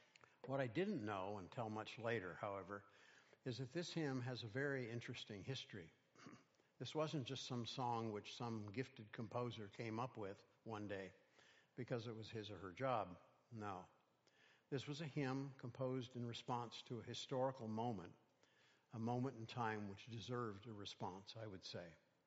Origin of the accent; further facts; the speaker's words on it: California, United States; the church I grew up in the San Joaquin Valley. It was a traditional church, a Mennonite church, believe it or not